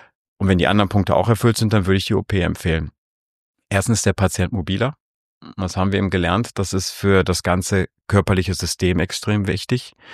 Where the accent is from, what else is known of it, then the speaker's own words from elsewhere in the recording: Rhineland, Germany; now in Austria; ich komme aus dem Rheinland